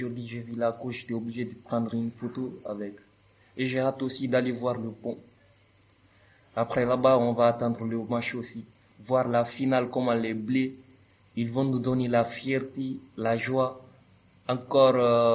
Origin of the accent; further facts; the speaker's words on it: Guinea; now in Clermont-Ferrand, France; Je viens de la Guinée-Conakry et actuellement je loge à Clermont-Ferrand. Là-bas j'habite et je fais ma vie.